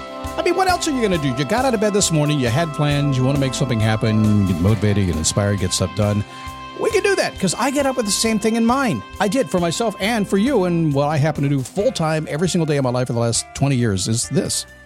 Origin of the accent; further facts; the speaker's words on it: Manassas, Virginia, United States; I was up in Virginia. I grew up in Manassas, Virginia. And my mom still lives up in Edinburgh.